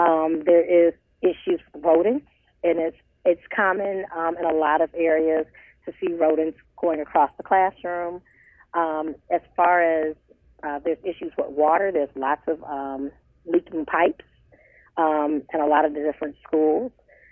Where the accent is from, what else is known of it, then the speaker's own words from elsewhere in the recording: Detroit, Michigan, United States; Well, I grew up in Detroit, and I decided after I graduated from college that I wanted to come back to the city where I grew up at and also where I lived.